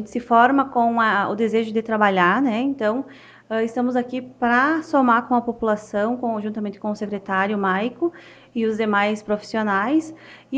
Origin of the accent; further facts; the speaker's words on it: Sarandi, Rio Grande do Sul, Brazil; eu sou de Sarandi, me formei na Universidade de Passo Fundo e iniciei segunda-feira aqui no município de Lajeado do Bugre